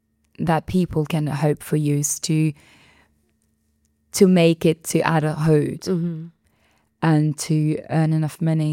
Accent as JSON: {"language": "English", "town": "Le Havre", "region": "Normandy", "country": "France", "second_language": "English", "said": "Because I come from Le Havre, a small town in Normandy."}